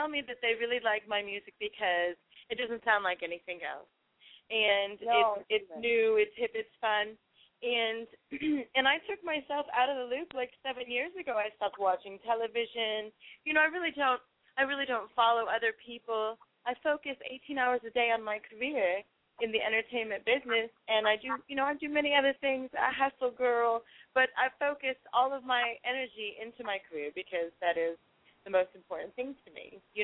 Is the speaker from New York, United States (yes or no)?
no; San Diego, California, United States; Oh, I am from San Diego, California, a.k.a. the United Kingdom.